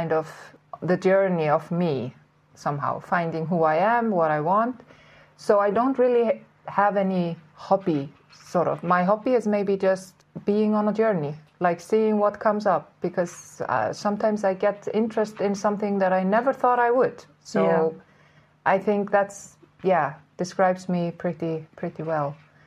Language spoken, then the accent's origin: English; Iceland; English is a second language; moved away as an adult; Well, I come from Iceland, which is also an island for those who don't know. I guess everybody knows where Iceland is. But I grew up there. But about 20 years old, I disappeared from that island. And now I'm ending up here on another island.